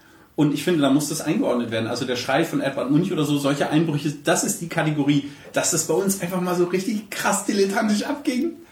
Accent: Dresden, Saxony, Germany; Und ich würde sagen, ja, ich komme aus Dresden.

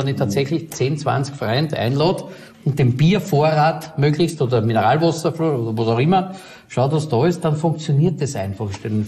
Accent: Ottakring, Vienna, Austria; wir zwei kommen aus Otterkring. Wir kommen aus Otterkring.

